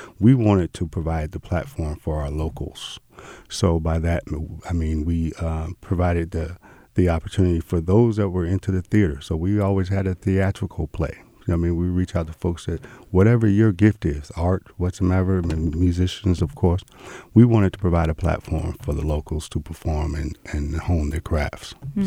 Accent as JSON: {"language": "English", "town": "Anchorage", "region": "Alaska", "country": "United States", "tie": "born or raised there", "also_born_or_lived": "Virginia", "said": "I was born in Virginia, but raised in Anchorage, Alaska."}